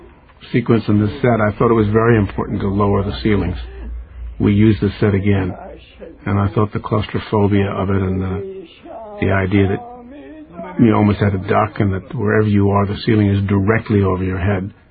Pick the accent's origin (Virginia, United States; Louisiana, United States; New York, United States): New York, United States; New York City; Now, again, I'm a Jewish guy. I grew up in New York City as an art student, and most, if not all, art students spend time in churches drawing, sketching.